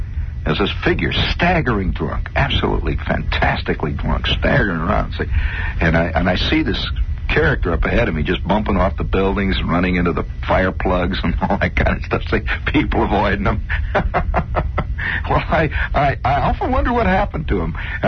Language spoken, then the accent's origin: English; Indiana, United States; accent: Indiana; So I'm absolutely my best behavior, and I'm trying to curb my Indiana accent.